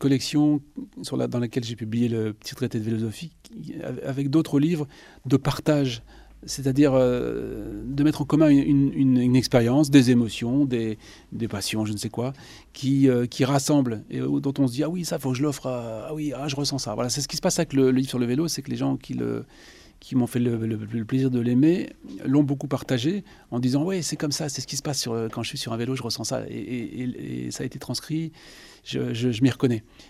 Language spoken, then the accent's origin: French; Béthune, Hauts-de-France, France; Et moi, je suis originaire du Nord, hein, n'oublions pas, du Pas-de-Calais, attention. Je suis né à Béthune et je connais bien Arras, évidemment.